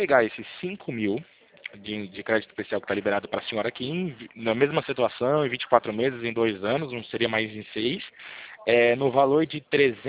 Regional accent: Pirassununga, São Paulo, Brazil; Eu sou de Pirassununga.

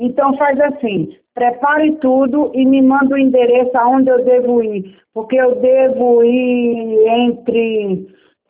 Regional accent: Guarantã, São Paulo, Brazil; De Guarantã.

